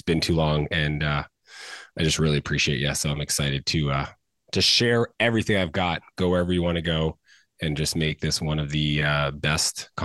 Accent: Canada; I grew up in Canada.

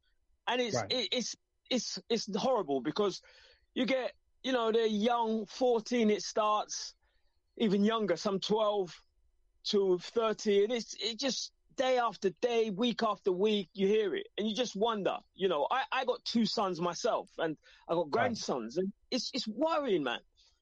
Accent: East London, London, United Kingdom; I'm from East London, east of London. That's what we call it, East London. That's where I was born. That's where I grew up.

